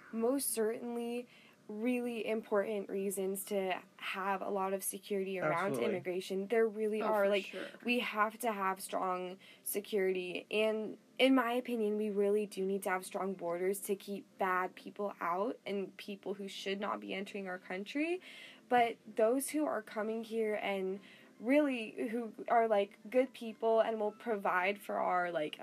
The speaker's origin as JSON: {"language": "English", "country": "United States", "tie": "born or raised there", "said": "Like, I was born and raised in America. I speak fluent English, obviously."}